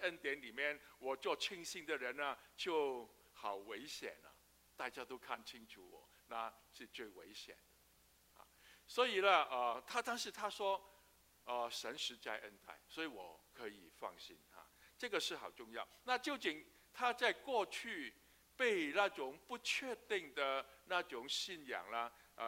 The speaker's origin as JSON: {"language": "Chinese", "country": "Hong Kong", "tie": "born there", "said": "我是生于战后啊，战后这个香港的环境呢是相当复杂"}